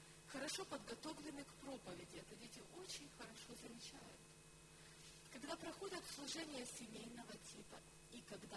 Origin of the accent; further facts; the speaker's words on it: Novohrad-Volynskyi, Zhytomyr Oblast, Ukraine; я сама из Новгорода Волынского